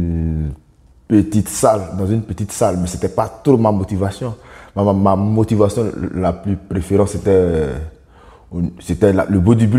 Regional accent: Côte d’Ivoire; je viens de la Côte d'Ivoire, je suis né le. Je suis né le 12, le 20, le 26 décembre 1998. J'ai 24 ans.

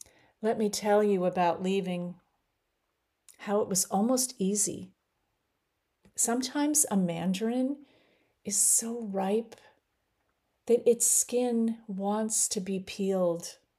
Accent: Boston, Massachusetts, United States; I'm originally from Boston, and I have all Irish ancestry on both sides

